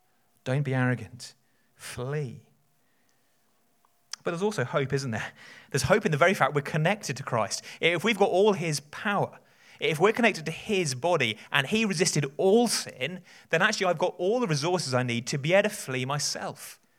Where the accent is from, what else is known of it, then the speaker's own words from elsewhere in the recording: South West England, United Kingdom; I grew up in Dorset and there were various cliff paths you could walk on.